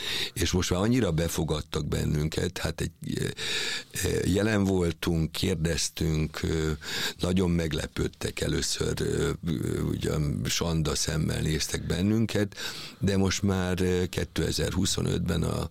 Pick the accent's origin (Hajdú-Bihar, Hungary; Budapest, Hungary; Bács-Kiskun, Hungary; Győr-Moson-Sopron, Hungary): Budapest, Hungary; Én pesti srác vagyok, vagyis hát én itt nőttem fel Budapesten, de 45 évig ugye a Győri Balettnek voltam a tagja, én már vidéki vagyok, én egy vidéki ember vagyok.